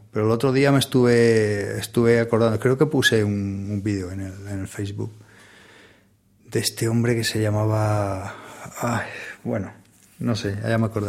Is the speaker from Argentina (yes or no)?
no; Andalusia, Spain; Yo, fíjate, siendo andaluz como soy, no...